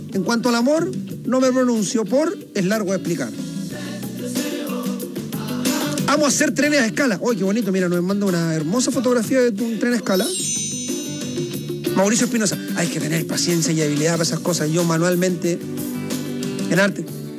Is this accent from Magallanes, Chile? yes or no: no; Paine, Santiago Metropolitan Region, Chile; Mire, yo soy de allá, de Paine.